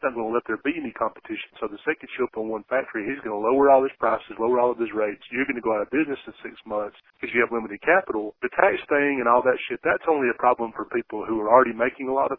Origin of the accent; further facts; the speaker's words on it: Alabama, United States; Then, I mean, we saw that firsthand growing up in Alabama.